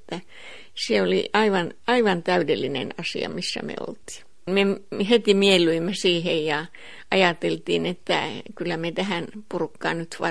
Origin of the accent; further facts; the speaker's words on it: Rovaniemi, Lapland, Finland; Me sanottiin, mistä me ollaan, että ollaan Rovaniemeltä vain, niin.